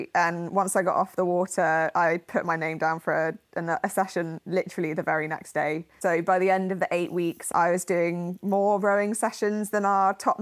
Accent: Cambridge, East of England, United Kingdom; I grew up in Cambridge, so I knew a bit about the boat race, but I thought rowing was a stupid sport.

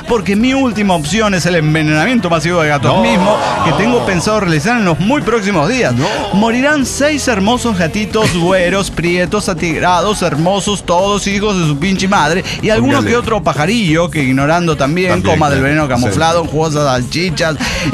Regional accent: Nicaragua; ¿Y por qué pasa esto? ¿Es porque soy nicaragüense?

